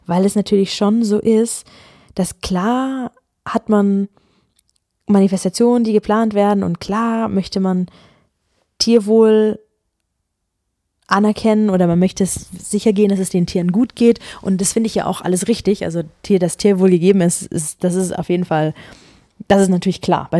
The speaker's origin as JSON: {"language": "German", "town": "Ulm", "region": "Baden-Württemberg", "country": "Germany", "said": "Ich komme ja aus Ulm"}